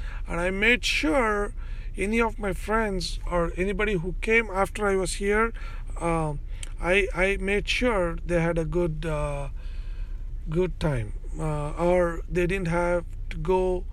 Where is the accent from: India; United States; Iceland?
India; Andhra Pradesh; first language Telugu; English is a second language; All of our ancestors, as I said earlier, we are all from India. In India there is a place called Andhra Pradesh. It's a state called Andhra Pradesh. So we are all from there. We speak Telugu.